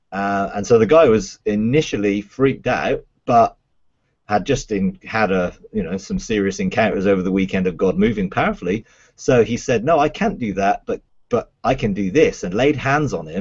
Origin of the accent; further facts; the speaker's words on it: England, United Kingdom; I'm English, so I don't quite remember all the details